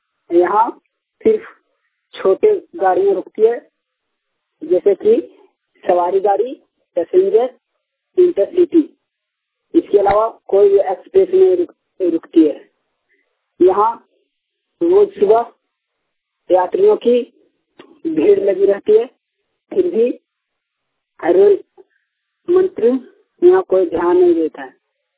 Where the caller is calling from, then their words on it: Sariya, Jharkhand, India; ग्राम चंद्रमानी, प्रखंड सरिया, जिला गिरडी, राज्य झारखंड से बोल रहा हूँ। मेरे गांव के पास से एक स्टेशन गुजरता है जिसका नाम हजारीबाग रोड है।